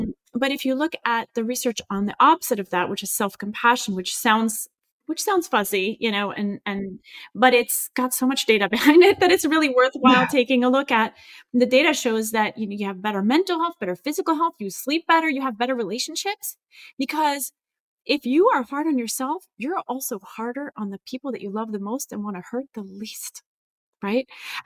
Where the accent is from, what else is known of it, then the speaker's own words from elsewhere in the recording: France; now in United States; So I moved from France, where I grew up, to the US, and in France, people tend to be really negative.